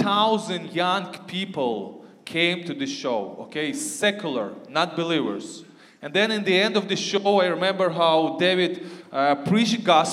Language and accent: English; Ukraine; English is a second language; If you hear this weird accent, I'm from Ukraine and I live in Ukraine